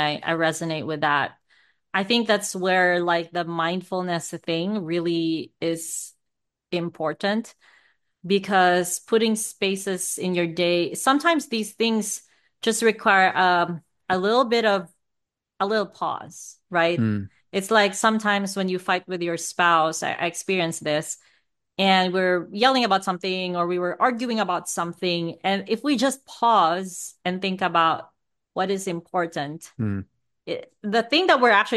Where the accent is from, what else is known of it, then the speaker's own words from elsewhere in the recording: Philippines; now in United States; I grew up in the Philippines, and for people like me, America was the finish line.